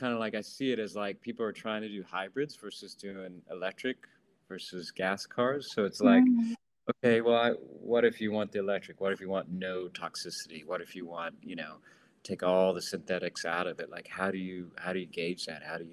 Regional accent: Tennessee, United States; Sure, I grew up in Tennessee on the horse farm.

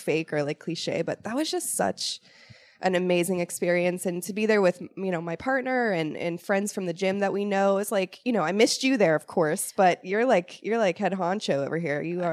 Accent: Pittsburgh, Pennsylvania, United States; I am from Pittsburgh, but I did grow up in Baldwin and West Mifflin. So like South Hills.

